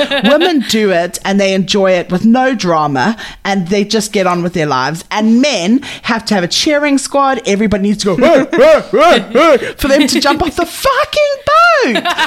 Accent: South Africa; There are a lot of plus size people in sort of South Africa where I grew up and stuff like that.

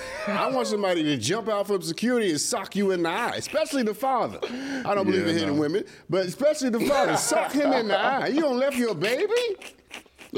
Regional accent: Brooklyn, New York, United States; I'm black and from Brooklyn.

